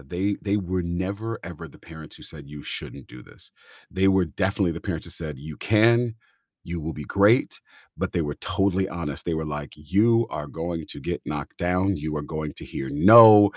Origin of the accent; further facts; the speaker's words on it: California, United States; I was from California, but I always went to all the tours, all the tourings that came.